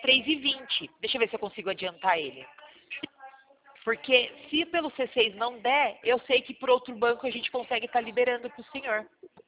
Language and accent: Portuguese; Sorocaba, São Paulo, Brazil; eu sou daqui do estado de São Paulo, eu falo do interior de São Paulo, de Sorocaba.